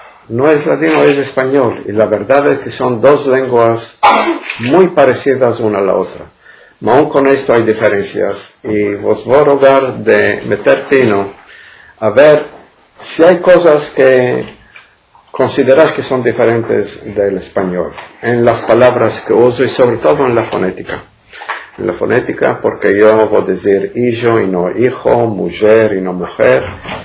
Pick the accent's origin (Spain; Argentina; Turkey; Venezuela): Turkey; Izmir, İzmir; yo en Izmir, mi ciudad natal, cuando nos demandaban qué lengua estás hablando, qué lengua hablas, nosotros hablamos el español.